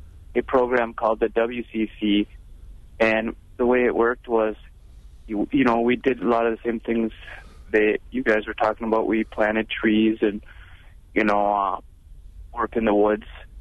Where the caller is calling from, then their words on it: Ashland, United States; I'm calling from Ashland.